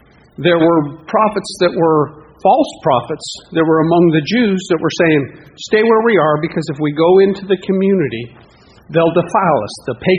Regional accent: Colorado, United States; It's kind of like in my town. Again, it was I'm from Colorado.

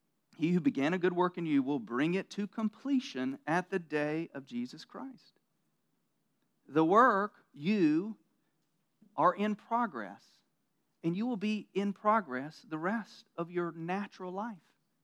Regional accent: the South, United States; I grew up in the South, and I grew up in, look, I grew up in church

